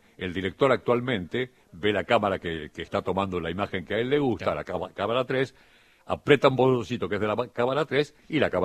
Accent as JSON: {"language": "Spanish", "town": "Colonia Belgrano", "region": "Santa Fe", "country": "Argentina", "tie": "born or raised there", "said": "En mi pueblo, en Colonia Belgrano"}